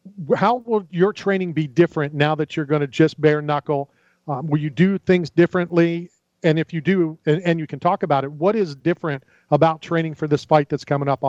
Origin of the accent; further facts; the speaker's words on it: Tampa, Florida, United States; I'm excited to have you in my hometown of Tampa, St. Pete.